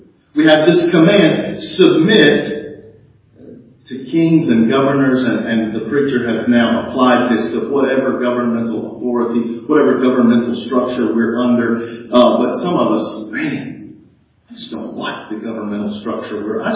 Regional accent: Texas, United States; we can understand that because we're American, right? We're even Texans. We don't have a king.

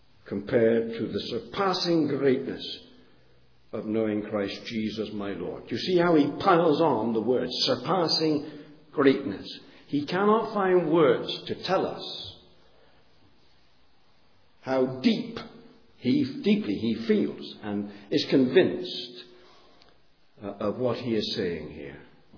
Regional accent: England, United Kingdom; I mean, I'm English, I talk in an English way.

